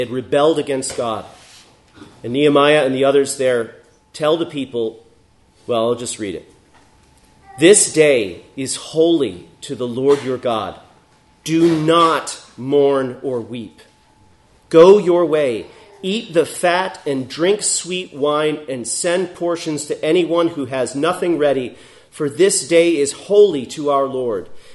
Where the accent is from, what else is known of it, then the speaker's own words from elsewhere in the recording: New York, United States; a very typical Sunday at our house growing up in Oswego County, New York